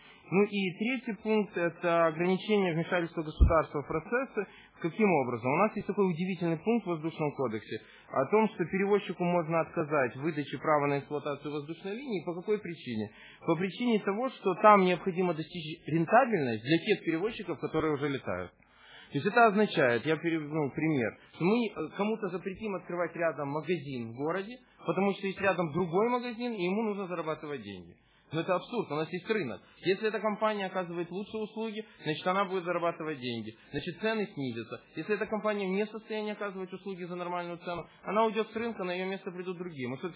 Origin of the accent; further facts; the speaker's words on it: Odesa, Odesa Oblast, Ukraine; Ну, я сам особисто з Одеси